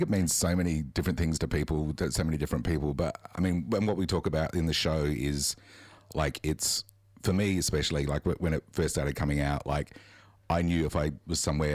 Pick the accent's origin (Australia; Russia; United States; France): Australia; Adelaide, South Australia; I grew up in Adelaide.